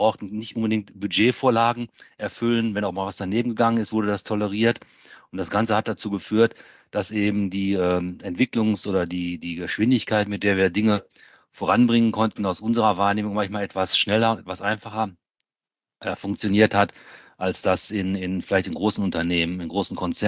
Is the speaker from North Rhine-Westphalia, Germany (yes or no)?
yes; North Rhine-Westphalia, Germany; für den Bereich Ostwestfalen, wo ich herkomme